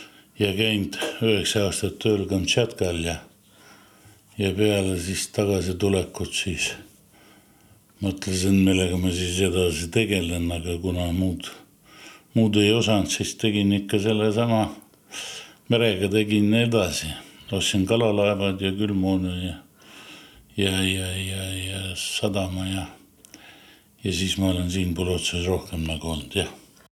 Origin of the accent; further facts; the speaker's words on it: Saare County, Estonia; also born or lived in Russia; Ma olen sündinud kaugel Venemaal ja tulime emaga tagasi Venemalt, kui ma olin 3-aastane. Aga ema on põlissõruline ja ma olen ennast ka tunnud ikka sõrulusena.